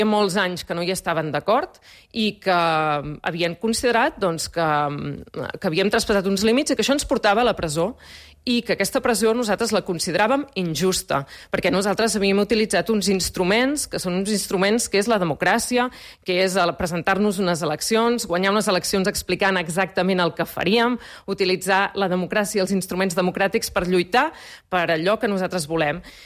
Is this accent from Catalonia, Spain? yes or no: yes; Catalonia, Spain; som catalans, ni millors ni pitjors, som catalans